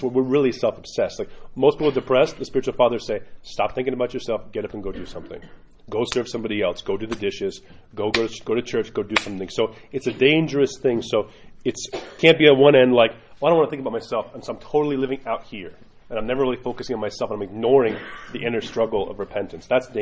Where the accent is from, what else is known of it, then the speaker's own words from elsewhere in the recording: New York, United States; forgive my language, I'm a New Yorker, so I'm sorry.